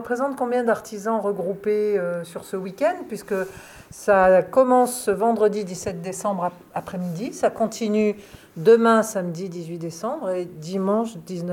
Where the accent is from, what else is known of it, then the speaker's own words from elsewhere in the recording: Auvergne-Rhône-Alpes, France; au pied du granier, par chez nous en Savoie